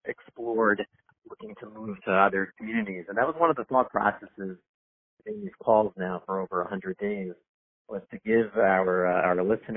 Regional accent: Muncie, Indiana, United States; I grew up in Muncie, right there, a wine shul, and Rabbi Gettinger, Rabbi Wine's son-in-law, was there for many, many years.

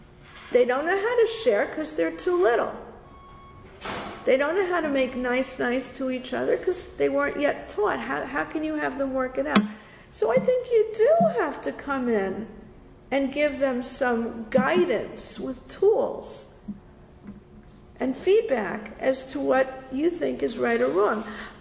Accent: New York, United States; born there; also born or lived in Florida; I was born in New York, but I've only been here a couple of years, actually 2, and lived in Florida for 32 years.

